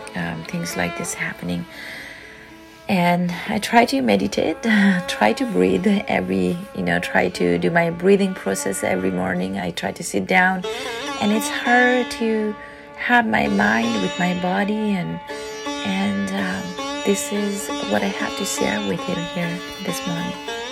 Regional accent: Nepal; moved away as an adult; now in Alberta, Canada; I come from Nepal. We had Nepalese civil war between 1994 to 2006. That wraps around my childhood between I was 9 years old until 21 years old.

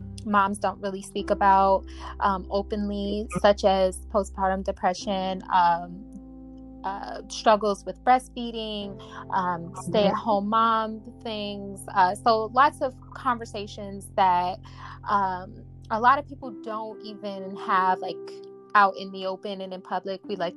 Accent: Cleveland, Ohio, United States; now in New York City, United States; So I'm actually originally from Cleveland, Ohio, but I currently reside in New York City. I've been here for almost 10 years.

